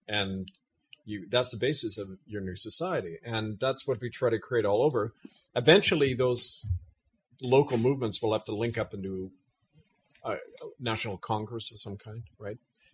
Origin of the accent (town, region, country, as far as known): Winnipeg, Manitoba, Canada; born or raised there